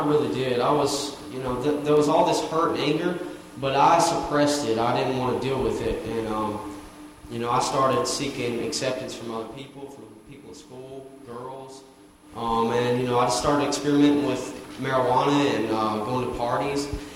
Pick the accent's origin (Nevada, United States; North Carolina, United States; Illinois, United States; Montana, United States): North Carolina, United States; You know, I'm from North Carolina. I'm 25 years old, so I'm a long way from home.